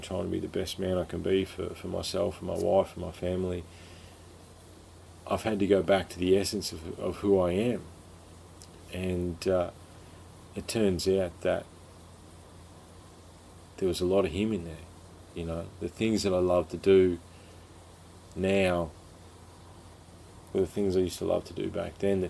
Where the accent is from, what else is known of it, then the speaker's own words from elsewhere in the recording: Victoria, Australia; You know, I grew up in Victoria, you know, had a sharing in my hand 8 months of the year.